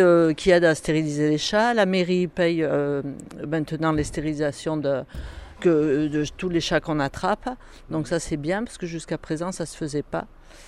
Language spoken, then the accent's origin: French; Châtillon, France; born there; Je suis née à Châtillon, je suis partie, je suis revenue, mais là maintenant ça fait bientôt 31 ans ouais, que je suis là